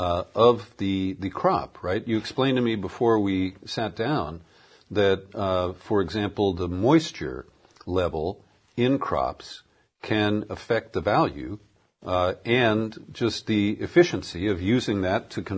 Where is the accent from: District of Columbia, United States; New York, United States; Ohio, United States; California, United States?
Ohio, United States; I grew up in Ohio, and I started working in radio in small towns.